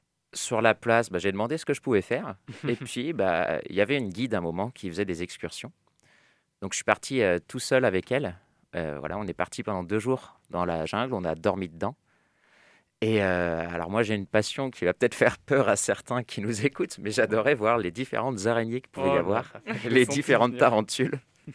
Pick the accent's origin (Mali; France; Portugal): France; Mais bon, je leur ai dit qu'en tant que Français, moi, je faisais les vacances de la Toussaint.